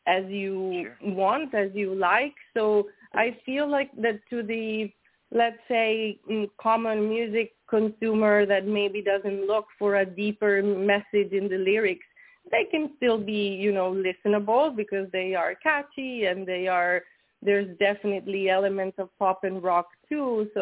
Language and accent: English; Veneto, Italy; English is a second language; moved away as an adult; also born or lived in Spain; I was born in Italy, actually, in a small town near Venice in Italy. And I grew up there and, you know, I started singing and making music when I was very, very little. And then I moved to Spain in my early 20s